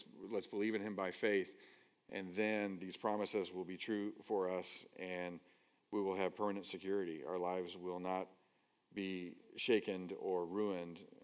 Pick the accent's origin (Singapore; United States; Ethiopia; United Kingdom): United Kingdom; Scotland; and I come from Scotland and stuff